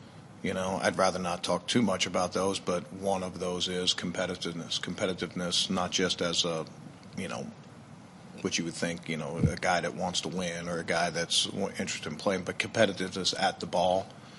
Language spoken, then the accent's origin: English; Baltimore, Maryland, United States; I mean, I grew up in Baltimore, but I love the Vikings because I like those two guys.